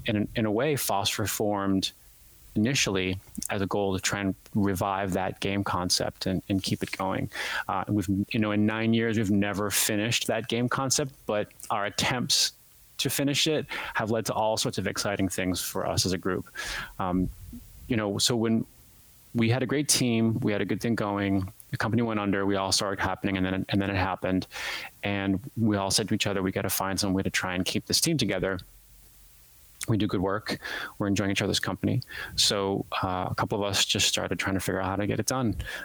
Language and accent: English; Massachusetts, United States; now in Chicago, United States; The North Shore of Boston is where I grew up.